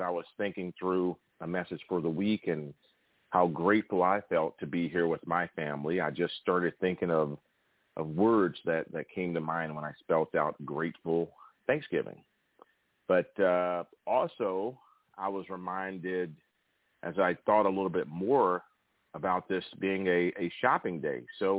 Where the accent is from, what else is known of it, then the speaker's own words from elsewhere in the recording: Tennessee, United States; And today I'm visiting my hometown in Tennessee, and it's always something special for me when I visit my hometown